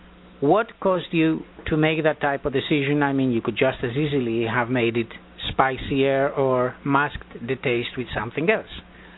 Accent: Montevideo, Uruguay; When I grew up in Montevideo, the population would eat

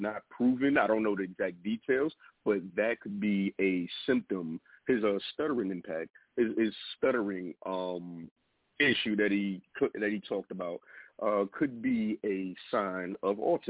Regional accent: Harlem, New York, United States; again, I'm from Harlem too.

